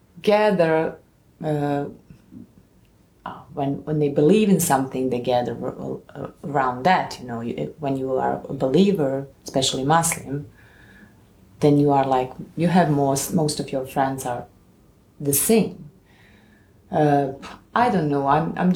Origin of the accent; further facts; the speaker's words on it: Mostar, Federation of Bosnia and Herzegovina, Bosnia & Herzegovina; moved away; Yeah, I'm from Mostar in Bosnia and Herzegovina.